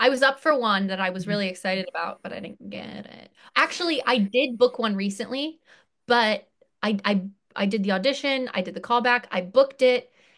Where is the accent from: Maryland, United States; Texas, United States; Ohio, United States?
Ohio, United States; I'm from Ohio, so like I'm used to being really cold.